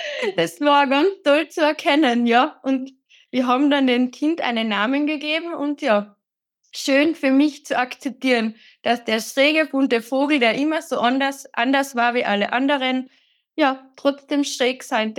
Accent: Austria; Ich komme aus Österreich, wie man vielleicht hört.

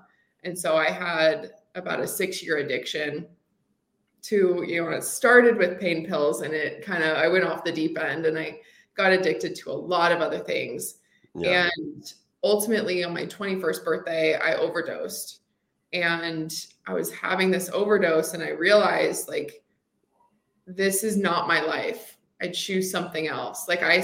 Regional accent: Washington, United States; Yeah, I grew up in Washington State. So, you know, everybody thinks the green evergreen trees, but I was in the desert part.

